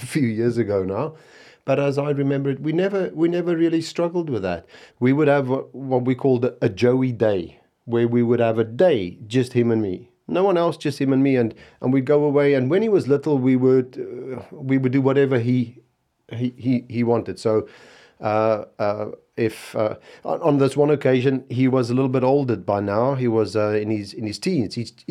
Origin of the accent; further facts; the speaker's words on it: South Africa; growing up in South Africa, rugby's in my blood